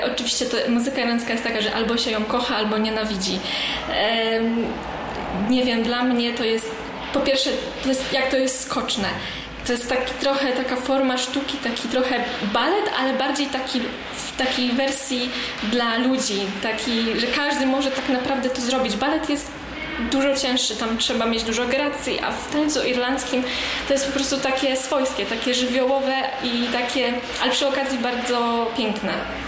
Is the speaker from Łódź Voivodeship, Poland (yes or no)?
yes; Łódź, Łódź Voivodeship, Poland; jestem z Łodzi, teraz obecnie mieszkam w Pasowalku